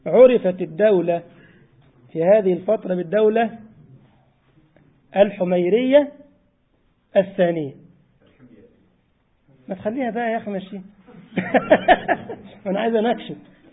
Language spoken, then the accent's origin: Arabic; Egypt; وأنا مصري ما شاء الله